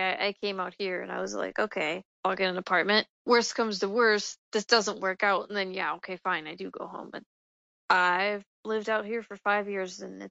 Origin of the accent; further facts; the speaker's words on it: Indiana, United States; I am not. I am from Indiana.